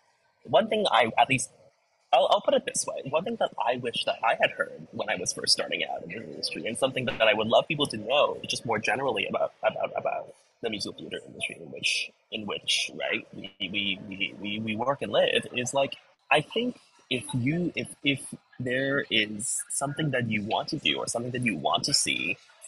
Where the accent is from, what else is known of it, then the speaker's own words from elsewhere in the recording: Hong Kong; I grew up in Hong Kong, and Cantonese pop was a huge part of my life